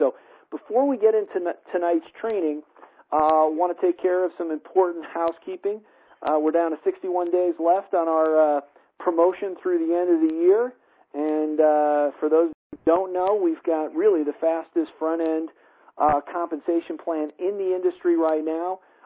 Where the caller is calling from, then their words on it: Colorado, United States; I'm calling in from Colorado tonight, and I'm in charge of sales and marketing for Purium.